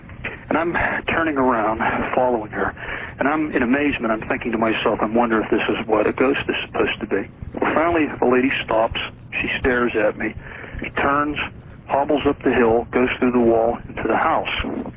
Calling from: Pennsylvania, United States; I'm calling from Pennsylvania.

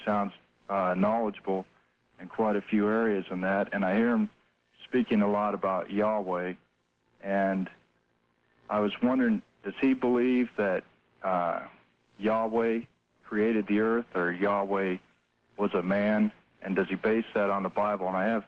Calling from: Abilene, Kansas, United States; I'm calling from Abilene, Kansas.

